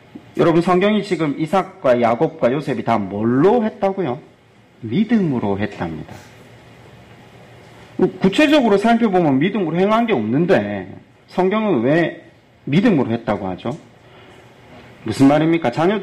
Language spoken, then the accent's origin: Korean; Busan, South Korea; 해운대에서는 머리를 다 빼고 수영합니다. 제가 어릴 때 살았을 때는.